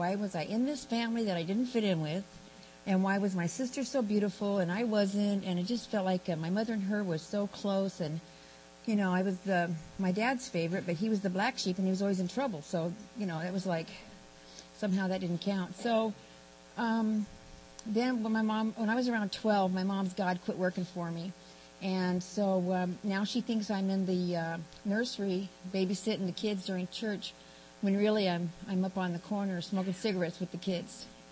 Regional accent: San Diego, California, United States; also born or lived in Texas; I was born in Texas, but we moved here to San Diego when I was about 3.

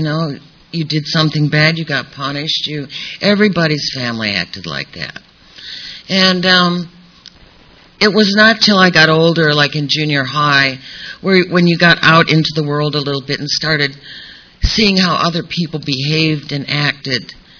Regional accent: Painesville, Ohio, United States; I grew up in Painesville, Ohio. And my family in Painesville, Ohio was very poor.

